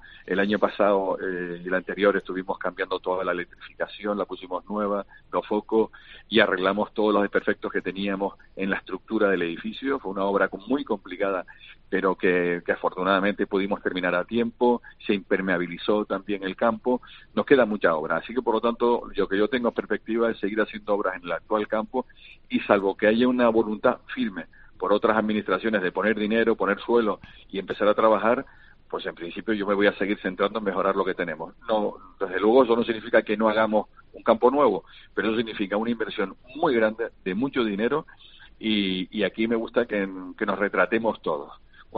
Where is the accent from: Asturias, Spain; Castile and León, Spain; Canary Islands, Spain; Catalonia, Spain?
Canary Islands, Spain; Al día siguiente del último partido en Las Palmas, seguiremos siendo canarios, tendremos que seguir conviviendo juntos